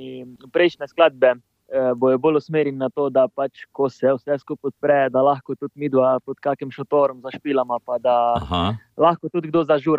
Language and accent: Slovenian; Carinthia, Slovenia; v bistvu vse prihajamo s Koroške, tam so skozi gavde, kot mi rečemo.